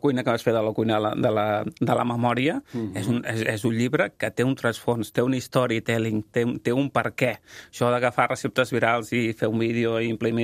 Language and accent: Catalan; Girona, Catalonia, Spain; Jo soy de Girona i se'm notava moltíssim.